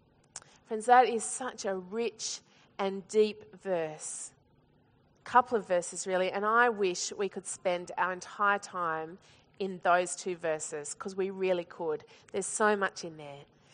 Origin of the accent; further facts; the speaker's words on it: Australia; I thought, oh, I'm so Australian. What do you call it, a duvet or a quilt? Is that right? Yeah, we call it doona because that works really well with our accent, I think.